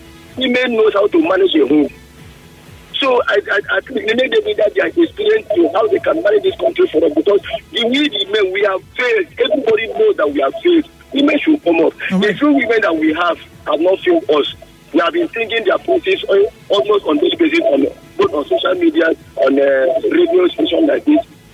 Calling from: Eleme, Rivers, Nigeria; I'm calling from Eleme.

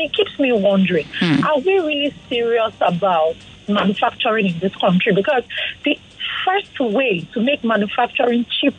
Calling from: Allen, Lagos, Nigeria; I'm calling from Allen.

